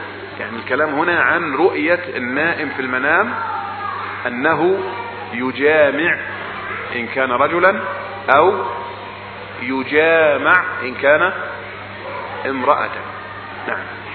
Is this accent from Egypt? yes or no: yes; Egypt; accent: Egyptian; كأن لهجتنا الدارجة المصرية فيها خطأ